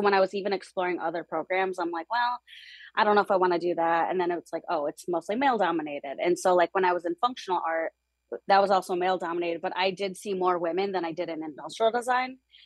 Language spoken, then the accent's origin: English; Traverse City, Michigan, United States; And growing up in Traverse City, Michigan, it was always told to us